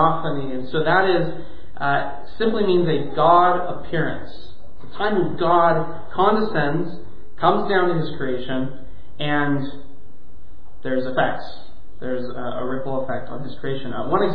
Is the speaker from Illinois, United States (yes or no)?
no; California, United States; Now, I grew up in California, and it wouldn't have been uncommon for you to hear people talk about the big one.